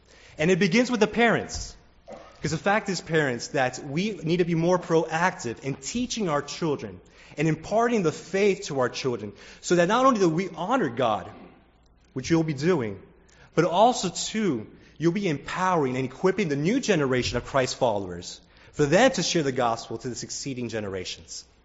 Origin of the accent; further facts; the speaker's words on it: Miami, Florida, United States; My favorite basketball team was the Miami Heat. I grew up in Miami, Florida.